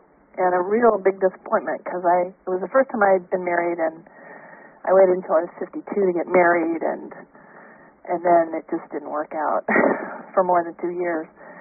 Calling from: Los Angeles, California, United States; I'm in Santa Monica, Los Angeles.

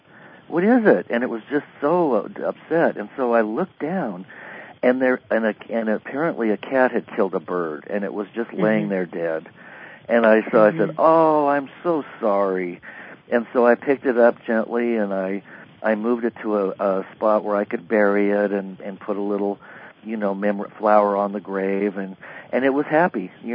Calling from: California, United States; I'm in Northern California in Gold Country.

